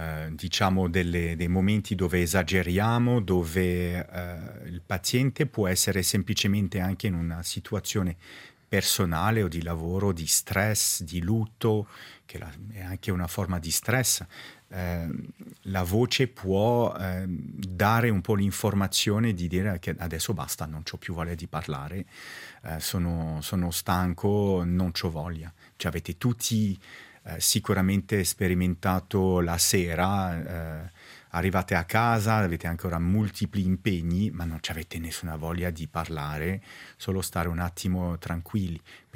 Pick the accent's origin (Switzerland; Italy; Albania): Switzerland; Romandy; first language French; Italian is a second language; Non sono sicuro di aver capito la parola. Essendo svizzero francese, francofono, la parola che hai usato?